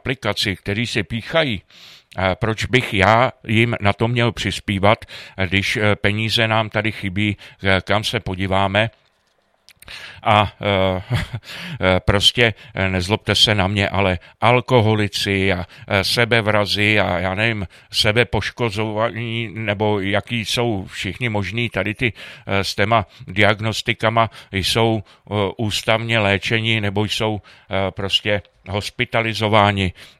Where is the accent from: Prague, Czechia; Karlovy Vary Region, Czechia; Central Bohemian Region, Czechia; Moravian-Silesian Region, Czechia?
Karlovy Vary Region, Czechia; Aš; já jsem do nějakých 21 let žil v Aši